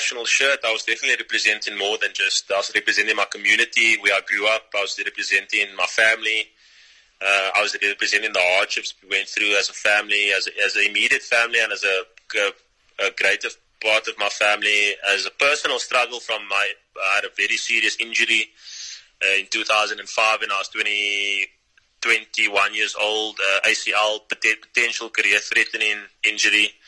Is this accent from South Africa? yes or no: yes; Cape Town, Western Cape, South Africa; I grew up in Surrey State on the Cape Flats. It's the suburb next to Manenberg.